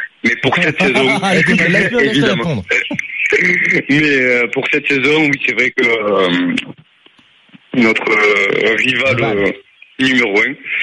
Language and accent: French; Marseille, Provence-Alpes-Côte d'Azur, France; Mais, sinon, en tant que Marseillais, pendant toutes les saisons